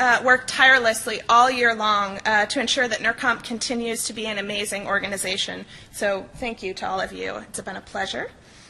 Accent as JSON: {"language": "English", "region": "Rhode Island", "country": "United States", "tie": "born or raised there", "said": "I grew up here in Rhode Island, and so I always hold a special place in my heart for Rhode Island."}